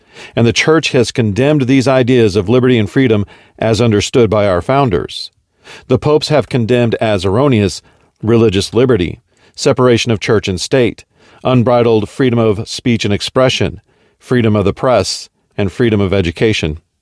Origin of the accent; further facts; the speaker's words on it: United States; I am an American, a citizen of the United States of America. I am patriotic and I love my country.